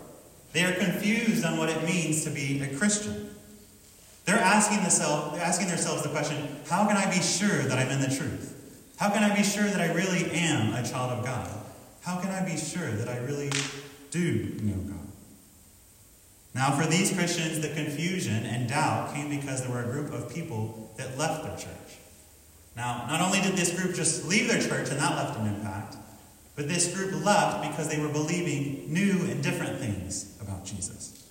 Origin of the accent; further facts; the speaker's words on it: North Carolina, United States; As you heard from my introduction, I'm from North Carolina.